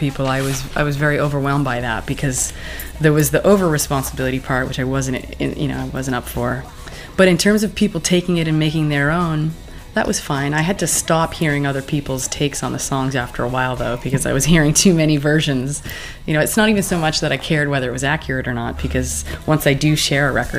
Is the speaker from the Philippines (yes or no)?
no; Canada; also born or lived in Germany; Being a Canadian, I lived in Germany as a child, and I travel a lot